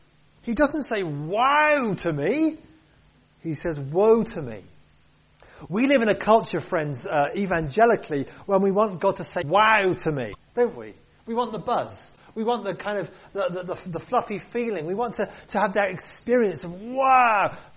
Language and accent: English; United Kingdom; We're very British, aren't we, at times?